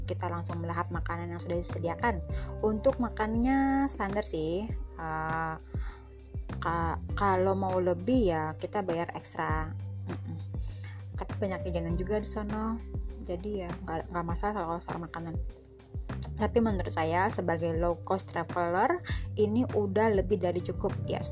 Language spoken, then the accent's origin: Indonesian; Jakarta, Indonesia; pasir pantai yang putih banget yang kita sebagai orang Jakarta gak pernah lihat ada